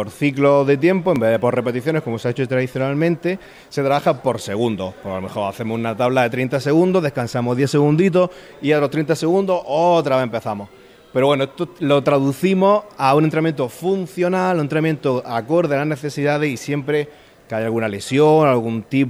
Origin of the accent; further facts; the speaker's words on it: Andalusia, Spain; como buen almeriense